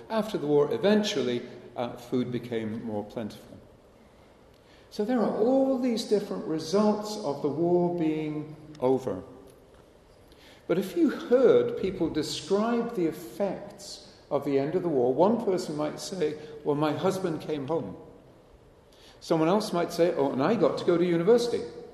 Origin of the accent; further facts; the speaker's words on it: United Kingdom; I grew up in Britain, as you heard last night, and in British schools, when I was a kid about 100 years ago